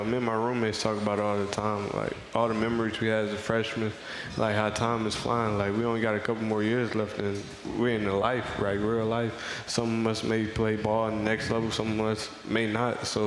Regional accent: Missouri, United States; knowing I'm from Missouri, is a blessing, to be honest.

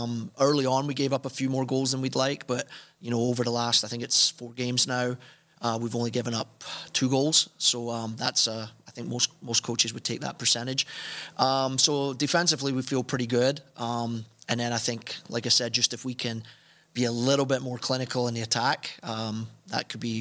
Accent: Scotland, United Kingdom; growing up in Scotland and just being a huge fan of British, English, Scottish soccer, it really hits close to home.

